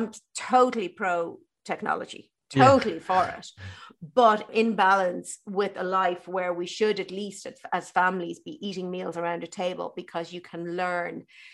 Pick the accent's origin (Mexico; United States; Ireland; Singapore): Ireland; growing up in Ireland when I did